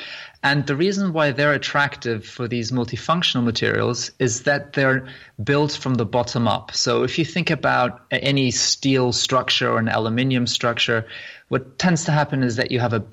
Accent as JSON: {"language": "English", "town": "Frankfurt", "region": "Hesse", "country": "Germany", "tie": "born or raised there", "moved": "as an adult", "lives_now": "United Kingdom", "said": "So I'm originally from Germany, and I grew up in Frankfurt. And when I finished my German high school or sixth form, I decided to come to the UK, and I studied mechanical engineering at the University of Bath."}